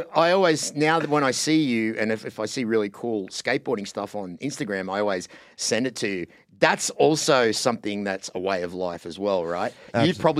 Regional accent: Australia; I was never really good at surfing, and I grew up in Australia.

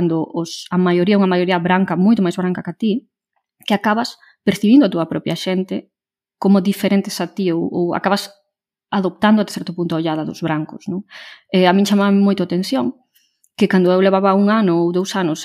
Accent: Galicia, Spain; somos brancas da mesma maneira, porque somos todas galegas. Cando estamos na Galiza, non somos nunca percibidas como a outra.

